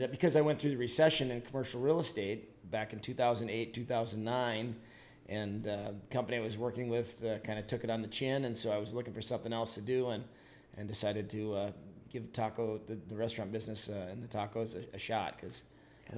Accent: North Dakota, United States; I ended up franchising up to Minnesota, up to Minneapolis, because I'm from North Dakota.

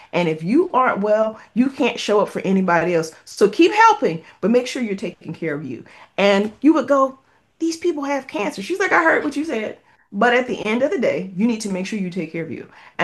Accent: the South, United States; I'm a Southern girl. Sometimes my accent is stronger than others. If we talk about colorism, I'm pretty brown. I came from a working class family.

